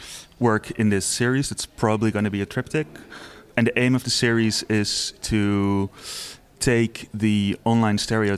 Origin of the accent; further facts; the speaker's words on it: Netherlands; I'm an artist from Netherlands.